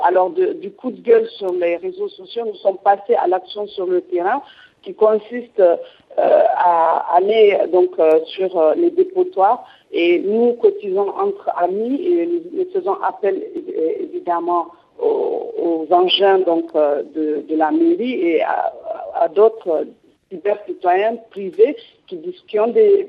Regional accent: Niamey, Niger; suis à Niamey. Je suis une résidente de cette ville depuis quelques années. J'ai vécu toute mon enfance. J'ai grandi à Niamey et j'ai dû quitter pour des raisons d'études. Et quand je suis rentrée en 2010

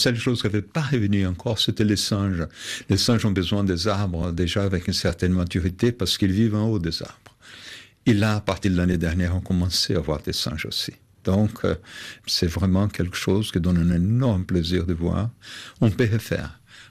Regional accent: Brazil; French is a second language; now in France; Je suis brésilien, je suis venu en France, au début un peu comme réfugié, et aujourd'hui, jusqu'à maintenant, je suis un immigrant.

